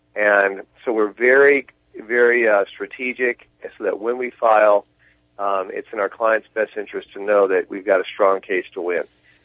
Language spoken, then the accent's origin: English; Redding, California, United States; born there; and I was born in Redding, and I have a real heart for every tidbit of California